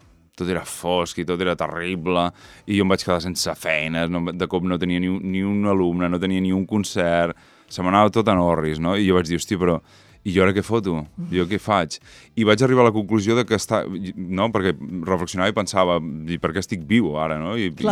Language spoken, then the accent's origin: Catalan; Figueres, Catalonia, Spain; jo soc de Figueres des de petit. A més, estrenar la meva ciutat natal també em fa il·lusió